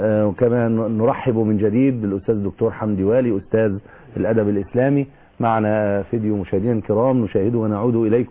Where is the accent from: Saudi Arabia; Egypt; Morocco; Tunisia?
Egypt